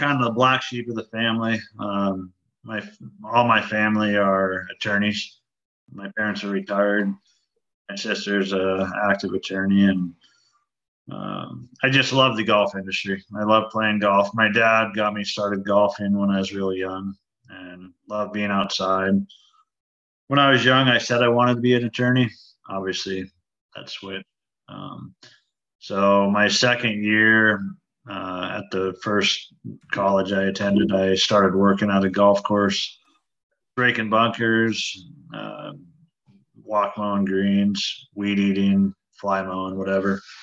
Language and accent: English; Boise, Idaho, United States; My parents still live in the same house I was born and raised in Boise.